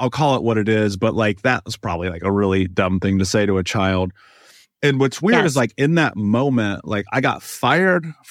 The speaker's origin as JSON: {"language": "English", "town": "Indianapolis", "region": "Indiana", "country": "United States", "tie": "born or raised there", "said": "I grew up in America, the greatest country in the world, in Indianapolis, in a major city."}